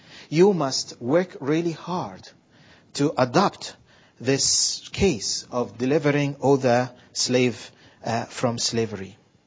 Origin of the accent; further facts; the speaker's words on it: Egypt; English is a second language; now in United Kingdom; Now, excuse my ignorance. I came from Egypt. I needed to be educated about some of the great characters in Britain.